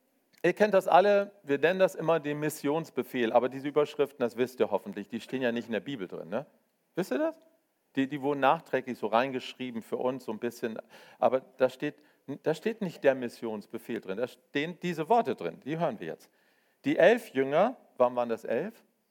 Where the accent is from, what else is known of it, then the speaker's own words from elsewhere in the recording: Hanover, Lower Saxony, Germany; Ich komme aus Hannover, wir sind nüchtern.